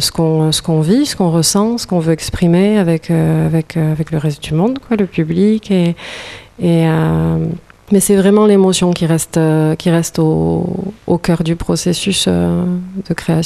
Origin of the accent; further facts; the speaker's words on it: Nouvelle-Aquitaine, France; Moi je suis du Pays Basque